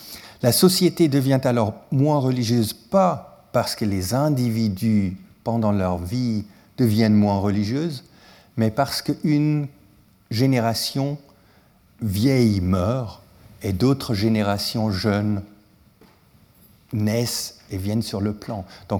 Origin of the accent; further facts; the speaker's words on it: German-speaking Switzerland, Switzerland; Suisse alémanique, moi je suis suisse alémanique